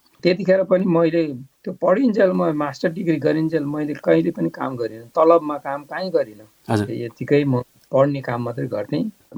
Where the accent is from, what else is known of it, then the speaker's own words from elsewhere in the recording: Bagmati, Nepal; भनौँ न गाउँमा सम्पन्न परिवार जस्तो अवस्था भएको कारणले मेरो चाहिँ बाल्यकाल चाहिँ वास्तवमा अति नै इन्जोएबल मेरो बाल्यकाल थियो। त्यस कारणले फेरि चितवन यसै पनि पहाडको दाँजोमा अलि सुविधा सम्पन्न ठाउँ थियो